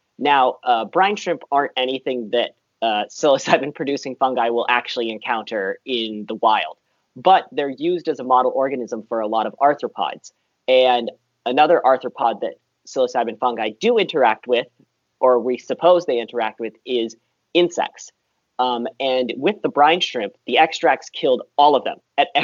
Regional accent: San Diego, California, United States; when I grew up here in San Diego, it's pretty dry.

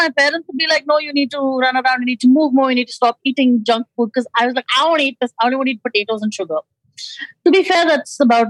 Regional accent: India; one of the weird things about India is that one of the ways where we are different from the West is we have there's a acceptable fat zone.

